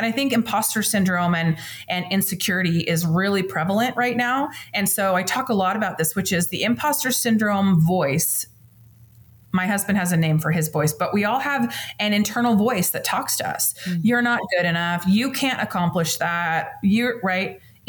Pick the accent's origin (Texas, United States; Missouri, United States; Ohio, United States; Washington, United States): Washington, United States; And I'm from Washington State. And so I've always been Pacific Northwest Coast, really just loyal, you know?